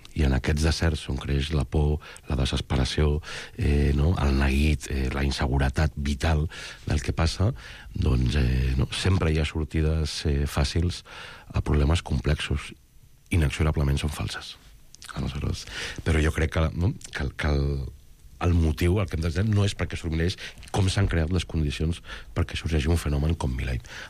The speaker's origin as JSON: {"language": "Catalan", "town": "Barcelona", "region": "Catalonia", "country": "Spain", "said": "Jo vinc de Gràcia."}